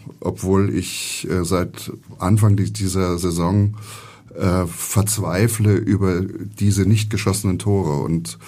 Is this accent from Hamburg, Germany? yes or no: no; Tübingen, Baden-Württemberg, Germany; Also ich bin in Tübingen aufgewachsen und habe in München studiert, habe in Köln gearbeitet bei Flimm, habe viel in Berlin gearbeitet.